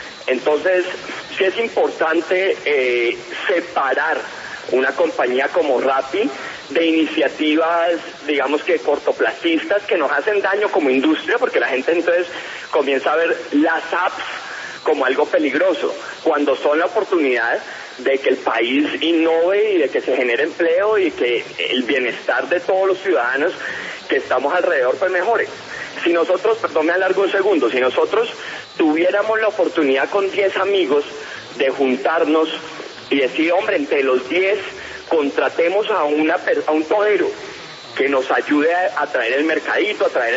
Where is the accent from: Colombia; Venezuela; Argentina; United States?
Colombia; Dios quiera podamos crear un modelo que nos haga orgullosos como colombianos.